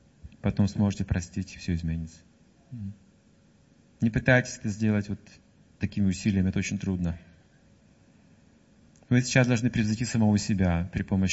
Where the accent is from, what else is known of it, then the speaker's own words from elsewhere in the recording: Siberia, Russia; А мы сибиряки.